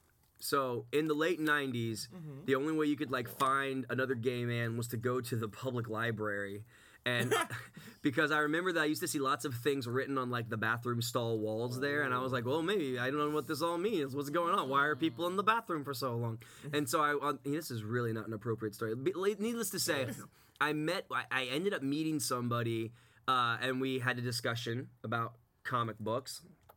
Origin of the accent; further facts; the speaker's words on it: Lakeland, Florida, United States; Well, I grew up in Lakeland, so I mean...